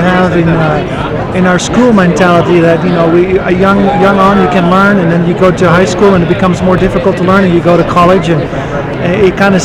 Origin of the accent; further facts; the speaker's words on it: Belgium; first language Dutch; English is a second language; also born or lived in Netherlands; I've always done languages. I'm originally from the Netherlands. I'm Dutch born, so my native language is Dutch, and then my parents at a very young age moved to French-speaking Belgium, so then I added that language to my to my repertoire